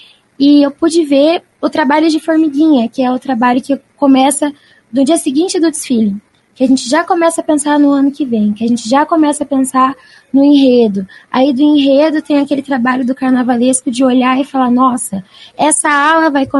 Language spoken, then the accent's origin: Portuguese; São Paulo, Brazil; now in Curitiba, Brazil; eu não sou de Curitiba, né? Sou do interior de São Paulo.